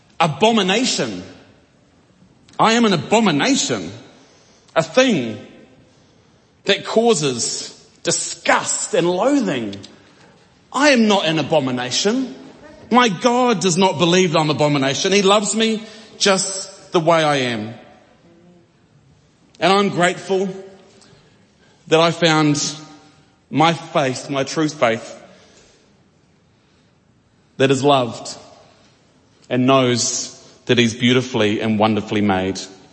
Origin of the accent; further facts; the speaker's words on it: Taranaki, New Zealand; I come from Taranaki, and Pariaka is a place that's special to me.